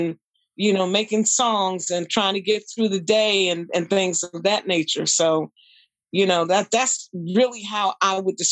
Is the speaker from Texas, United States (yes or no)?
no; Pittsburgh, Pennsylvania, United States; now in Philadelphia, United States; I now live in Philly. I've been in Philly for quite some time, but I'm from Pittsburgh, Pennsylvania.